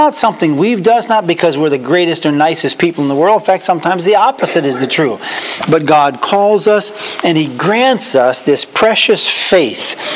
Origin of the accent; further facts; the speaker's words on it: Dalton, Massachusetts, United States; also born or lived in New York; Yes, I do know Dalton. In fact, we have very good friends that used to live on 22 Oak Street in Dalton. I grew up on number 77 Oak Street.